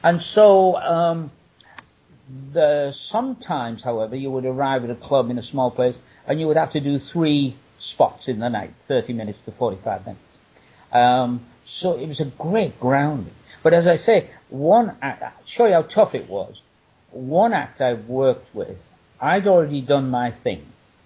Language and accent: English; England, United Kingdom; I'm a magician, international sex symbol, bodybuilder, and I'm from England.